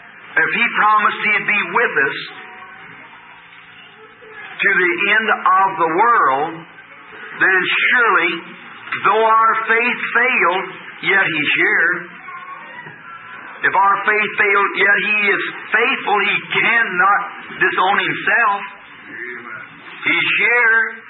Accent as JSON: {"language": "English", "region": "Arkansas", "country": "United States", "said": "Say, I'm from Arkansas."}